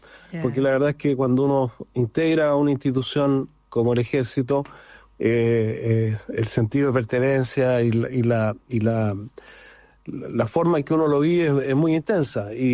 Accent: Valparaíso, Chile; also born or lived in Viña del Mar; yo nací en Viña del Mar, pero viví los primeros años de vida en Valparaíso. Estudié en el Colegio Alemán.

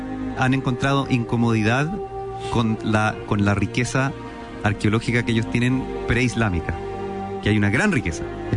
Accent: Chile; cosa que yo creo que soy el único chileno que he ido

